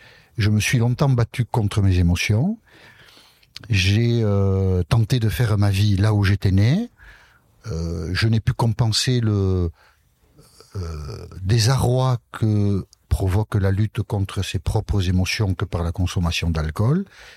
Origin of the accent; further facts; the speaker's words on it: Nouvelle-Aquitaine, France; je suis originaire du Pays Basque. J'ai 63 ans.